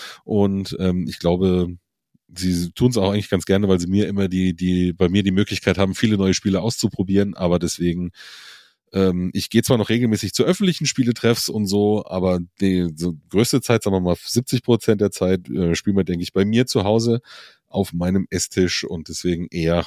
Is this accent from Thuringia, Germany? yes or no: no; Munich, Bavaria, Germany; Ich komme ja aus München halt, habe da auch 22 Jahre gewohnt, bin da aufgewachsen, groß geworden